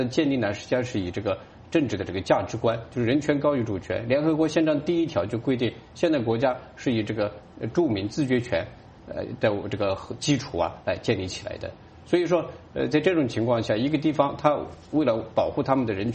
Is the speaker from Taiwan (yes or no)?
yes; Taiwan